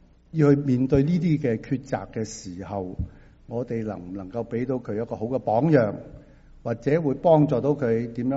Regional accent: China; 我们中国人有句说话，工作不忘娱乐

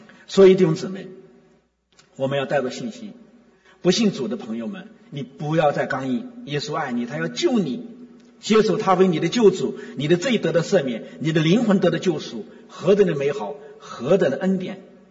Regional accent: China; 特别我们中国人，中国人呢死了以后都不愿意寂寞

